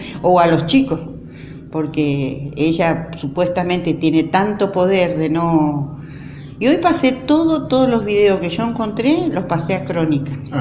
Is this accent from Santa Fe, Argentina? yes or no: yes; Garabato, Santa Fe, Argentina; yo soy de Garabato, tengo mis raíces ahí, tengo todos, primas, todo.